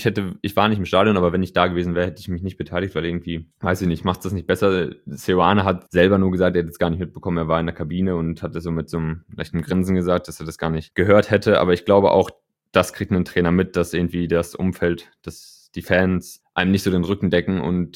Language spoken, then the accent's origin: German; North Rhine-Westphalia, Germany; now in Cologne, Germany; Ich bin 22 Jahre alt und wohne jetzt seit 2 Jahren in Köln. Gebürtig komme ich eigentlich aus der Nähe von Bielefeld